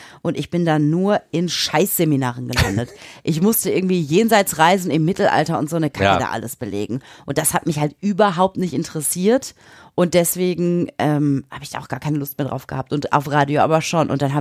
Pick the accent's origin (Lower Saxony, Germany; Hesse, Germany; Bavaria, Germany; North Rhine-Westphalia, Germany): North Rhine-Westphalia, Germany; Bottrop; in meiner Stadt, wo ich herkomme, in Bottrop